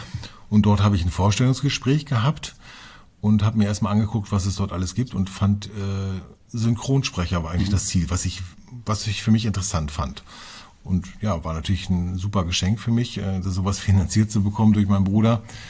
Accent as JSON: {"language": "German", "town": "Hanover", "region": "Lower Saxony", "country": "Germany", "tie": "born there", "accent": "no dialect", "said": "Ich bin ja gebürtiger Hannoveraner, das heißt, ich bin dialektfrei"}